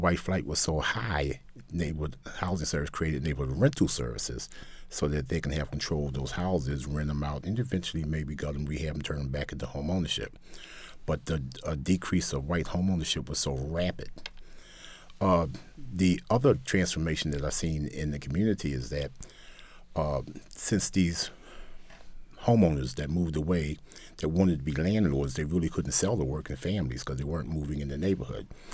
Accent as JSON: {"language": "English", "town": "Baltimore", "region": "Maryland", "country": "United States", "tie": "born or raised there", "said": "No, I grew up in East Baltimore."}